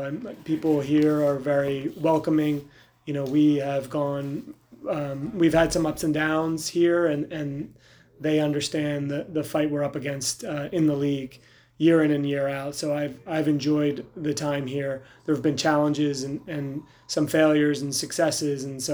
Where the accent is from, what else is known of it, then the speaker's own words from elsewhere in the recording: New Jersey, United States; which is not as easy as it was for me growing up in Jersey.